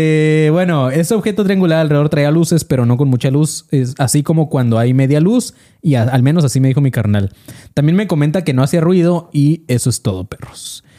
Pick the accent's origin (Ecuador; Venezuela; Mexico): Mexico; en México nadie hace caso a la autoridad y en mi pueblo menos.